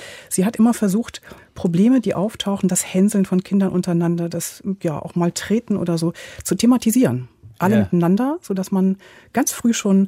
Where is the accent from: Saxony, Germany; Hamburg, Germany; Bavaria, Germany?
Hamburg, Germany; Ich bin in Hamburg aufgewachsen und zu der Zeit, ich bin Babyboomerin